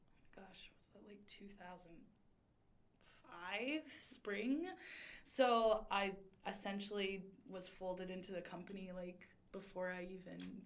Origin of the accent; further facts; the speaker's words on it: Saskatoon, Saskatchewan, Canada; also born or lived in Edmonton; I was born in Edmonton. And then when I was two, we moved back to Saskatoon.